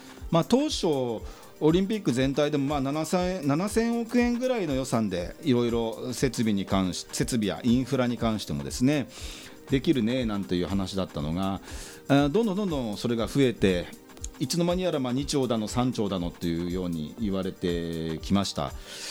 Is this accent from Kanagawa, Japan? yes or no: yes; Yokohama, Kanagawa, Japan; 私、横浜鶴見区出身、前議員の、